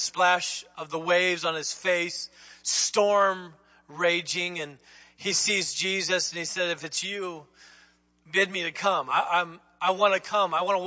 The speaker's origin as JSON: {"language": "English", "region": "the South", "country": "United States", "tie": "born or raised there", "said": "I grew up in the South."}